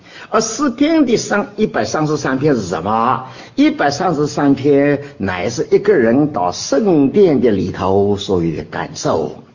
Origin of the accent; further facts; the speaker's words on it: China; 那我中国人呢，都是很注重福的